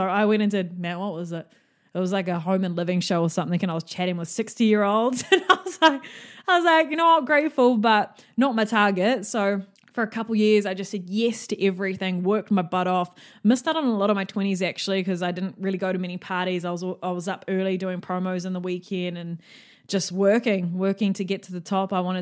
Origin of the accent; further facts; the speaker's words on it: Auckland, New Zealand; I'm 28 years old and I do live in New Zealand, Tamaki Makaurau in Auckland. I grew up in South Auckland. Lived in Auckland my whole life with my mom.